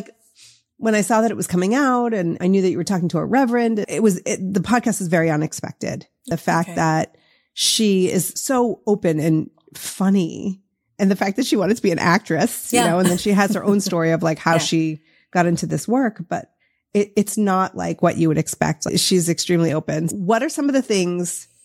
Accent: East Coast, United States; but growing up on the East Coast and like that's where most of the deaths that I've experienced have happened.

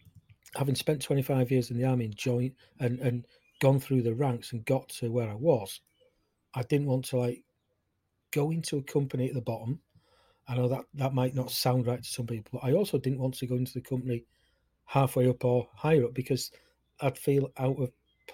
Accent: Yorkshire and the Humber, United Kingdom; I'm up in Yorkshire. I'm a Yorkshire lad, born and bred.

